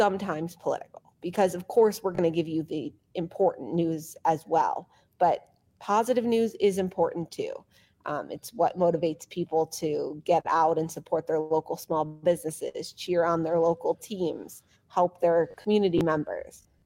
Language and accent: English; Chicago, Illinois, United States; I mentioned I grew up in Chicago.